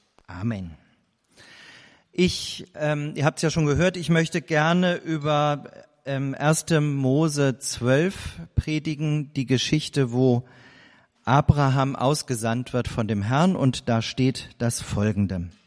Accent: Spangenberg, Hesse, Germany; Spangenberg in Nordhessen, 17 Jahre lang, und ich werde jetzt immer mal gefragt, wenn ich auch erzähle, wo ich herkomme: Hast du denn eigentlich gar kein Heimweh?

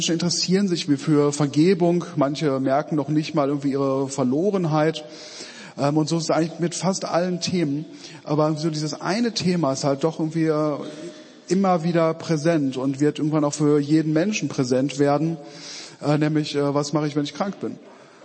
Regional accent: Remscheid, North Rhine-Westphalia, Germany; ich komme aus Remscheid. Das kennt kaum einer. Es liegt an der A1 in der Nähe von Köln und meistens kennt man Köln und Wuppertal, aber eben nicht Remscheid.

